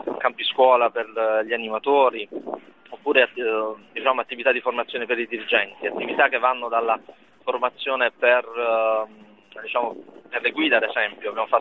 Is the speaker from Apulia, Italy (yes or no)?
yes; Taranto, Apulia, Italy; Sì, vengo da Taranto.